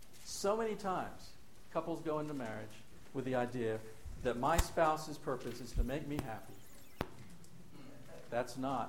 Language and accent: English; Miami, Florida, United States; I grew up in Miami, and so I'm a big Dolphins fan.